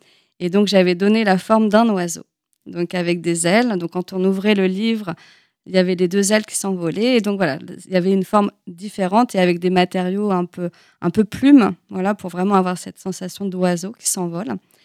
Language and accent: French; Pays de la Loire, France; je suis originaire de Mayenne, j'ai fait mes études à Nantes en histoire de l'art.